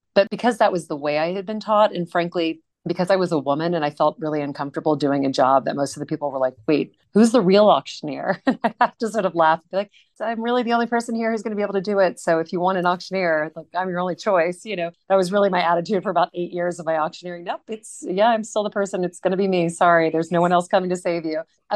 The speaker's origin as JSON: {"language": "English", "region": "Louisiana", "country": "United States", "tie": "born or raised there", "said": "I grew up in Louisiana. My parents were not art collectors."}